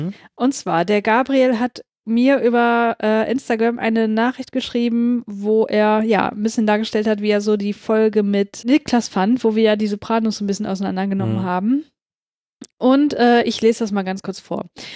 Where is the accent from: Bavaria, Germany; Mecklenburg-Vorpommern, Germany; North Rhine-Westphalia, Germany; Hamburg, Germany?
Hamburg, Germany; Ich komme aus Hamburg